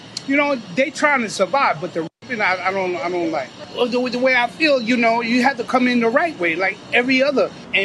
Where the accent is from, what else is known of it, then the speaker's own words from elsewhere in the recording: New York, United States; In New York, because I'm from New York